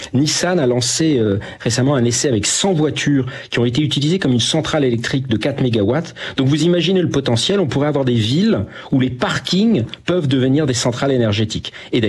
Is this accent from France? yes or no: yes; Corsica, France; On pense au Portugal, à l'Espagne, mais aussi à la Bretagne ou chez moi en Corse.